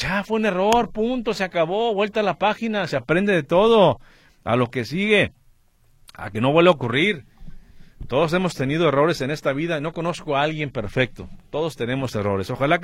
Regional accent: Guadalajara, Jalisco, Mexico; como los tapatíos somos muy delicados

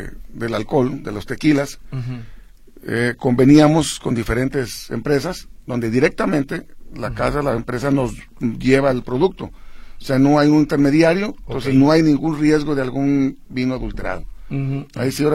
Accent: Cocula, Jalisco, Mexico; esos son de allá de mi pueblo, de Cocula, Jalisco.

